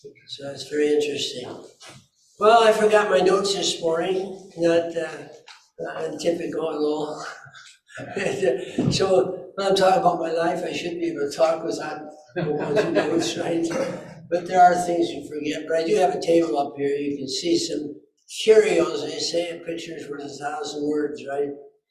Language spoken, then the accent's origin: English; Muscatine, Iowa, United States; And then I got some pictures, a picture of Muscatine, my hometown on the river. Muscatine, Iowa. And I think that's probably where I should start. I was born April 5th, 1930.